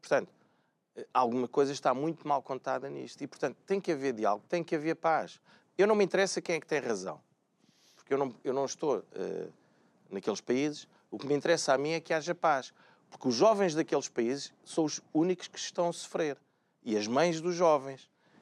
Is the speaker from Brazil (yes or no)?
no; Portugal; eu sou português e falo como um português também.